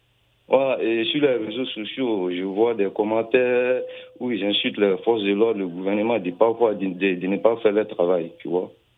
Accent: Côte d’Ivoire; now in France; je suis ivoirien vivant en France.

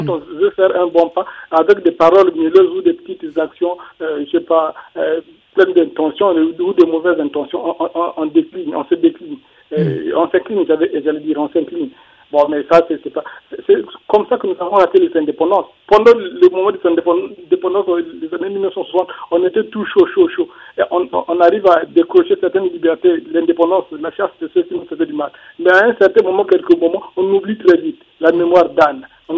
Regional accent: Brazzaville, Republic of the Congo; donc je suis du Congo, Brazzaville.

